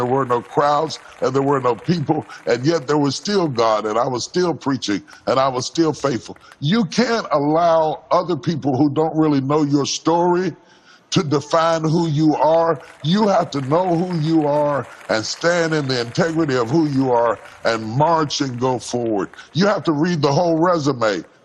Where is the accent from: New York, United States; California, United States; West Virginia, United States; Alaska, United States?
West Virginia, United States; Charleston; I grew up in Charleston, West Virginia, and the population, I think, is around 40,000 people in the city of Charleston.